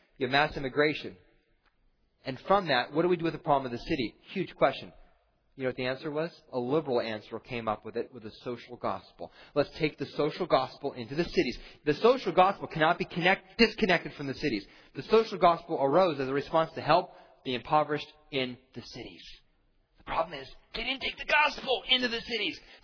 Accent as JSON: {"language": "English", "town": "Baltimore", "region": "Maryland", "country": "United States", "tie": "born or raised there", "also_born_or_lived": "Philadelphia", "said": "And I grew up on the East Coast. Baltimore, Philadelphia."}